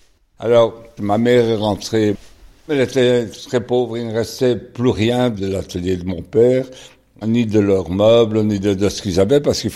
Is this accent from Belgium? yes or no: yes; Antwerp, Flanders, Belgium; je suis né à Anvers le 21 août 1942. Mes parents, donc, nous vivions à Anvers pendant les années de guerre